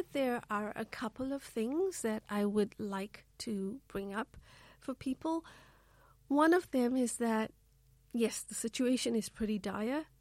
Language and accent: English; South Africa; I come from South Africa. It's a country where we have a lot of fossil fuels, a lot of natural minerals.